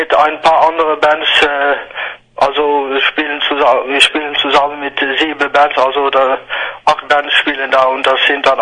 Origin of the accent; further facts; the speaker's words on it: Limburg, Netherlands; German is a second language; now in near Amsterdam, Netherlands; seit ein paar Jahren dahin gezogen, also in der Nähe von Amsterdam, aber ich komme so eigentlich so aus dem Süden von den Niederlanden, so in der Nähe von Aachen, aus die Ecke.